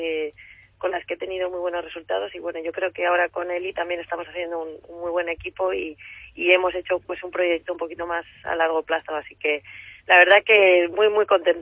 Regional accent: Cartagena, Region of Murcia, Spain; now in Madrid, Spain; ya resido en Madrid desde hace 8 años y bueno, como bien dices, soy cartagenera de la manga

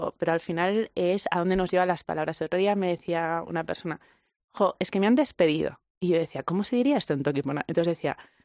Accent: Valencian Community, Spain; En valenciano, yo soy valenciana, se utilizan vegetales

